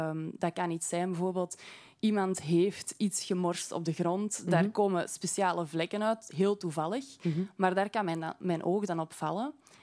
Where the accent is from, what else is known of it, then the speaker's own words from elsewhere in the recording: Oud-Turnhout, Flanders, Belgium; Zelf ben ik 24 jaar en ik kom uit Oud-Turnhout. Dus ik ben wel van hier in de buurt.